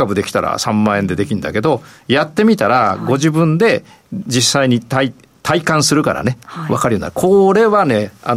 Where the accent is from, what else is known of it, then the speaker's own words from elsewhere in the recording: Ibaraki, Japan; 私は茨城の出身なんですけども